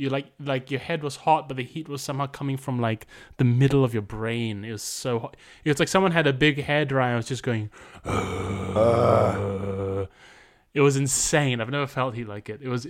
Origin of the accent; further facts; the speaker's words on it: Malaysia; It's the hottest I've ever been in my life. And I grew up in Malaysia. It was hot.